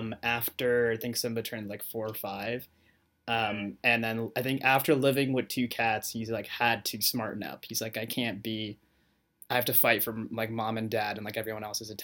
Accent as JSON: {"language": "English", "region": "Arizona", "country": "United States", "tie": "born or raised there", "said": "growing up, I grew up in Arizona, and our neighbor's dog, who I never grew up with a pet myself"}